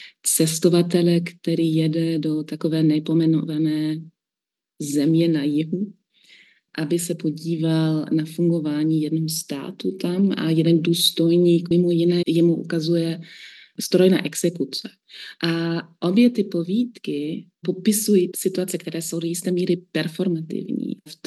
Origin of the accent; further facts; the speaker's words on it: Germany; Czech is a second language; also born or lived in Czech Republic; V mém případě šlo o Českou republiku, já jsem Němka